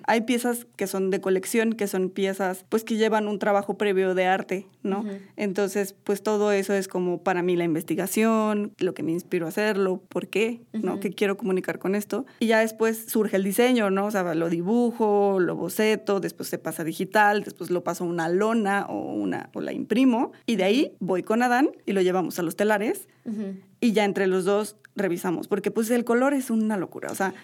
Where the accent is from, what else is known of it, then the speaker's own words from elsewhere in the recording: Mexico; cuando regresé a México dije, esto lo tengo que empezar en mi país.